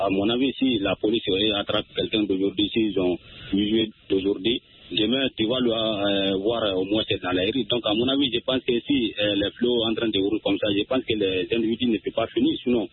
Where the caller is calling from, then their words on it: Mali; je vous appelle depuis dans mon village natal à Sovinkeni du Mali.